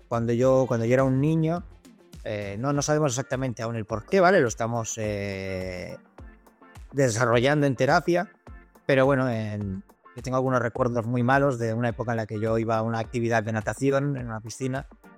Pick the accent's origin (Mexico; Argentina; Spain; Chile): Spain; Barcelona, Catalonia; born there; now in Pontevedra, Spain; nací en Barcelona hace 40 años, aunque ahora resido en otra ciudad que es Pontevedra